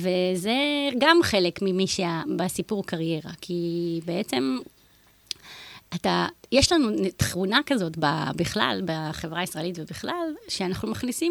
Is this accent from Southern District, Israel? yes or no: yes; Beersheba, Southern District, Israel; also born or lived in Dimona; אז גדלתי בדימון עד גיל 8, ואחר כך עברנו לבאר שבע.